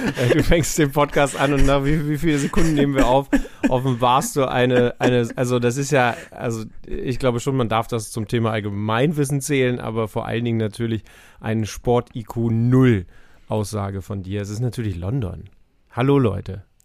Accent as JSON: {"language": "German", "region": "Hamburg", "country": "Germany", "tie": "born or raised there", "said": "Also in meiner Heimat"}